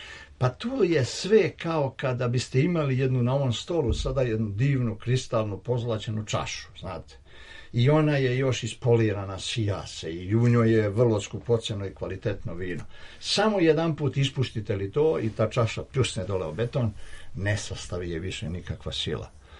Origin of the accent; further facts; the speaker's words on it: Dragačevo, Šumadija and Western Serbia, Serbia; zbog tog raja koji sam ja u svom detinjstvu dok sam bio u Dragačevu doživio i nosio u srcu